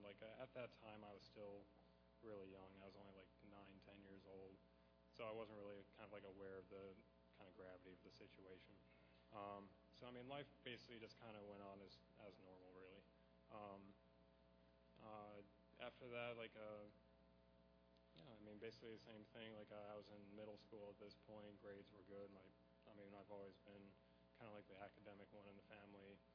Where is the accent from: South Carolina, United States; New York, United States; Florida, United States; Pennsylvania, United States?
New York, United States; Buffalo; I grew up in Buffalo, New York. Very nice, like upper middle class family.